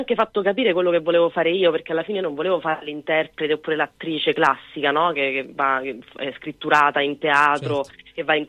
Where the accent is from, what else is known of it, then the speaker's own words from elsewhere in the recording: Arpino, Lazio, Italy; io sono ciociara, sono nata in provincia di Frosinone